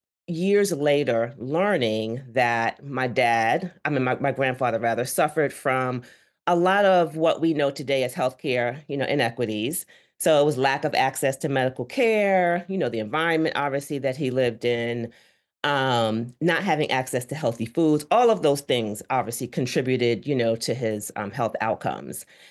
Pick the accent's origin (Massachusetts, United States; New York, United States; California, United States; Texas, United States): New York, United States; Brooklyn; But growing up in Brooklyn, New York, I lived with my grandparents.